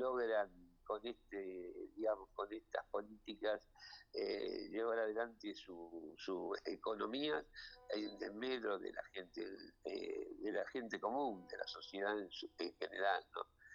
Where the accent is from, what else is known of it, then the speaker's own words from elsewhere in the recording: Argentina; tenemos que cambiar como argentinos, tenemos que pensar qué clase de país queremos